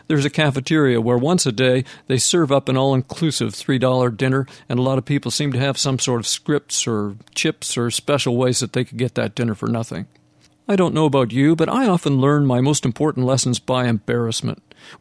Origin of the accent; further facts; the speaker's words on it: Vancouver, British Columbia, Canada; 2 weeks ago, I visited one of the best centers serving the poor in my hometown of Vancouver, Canada.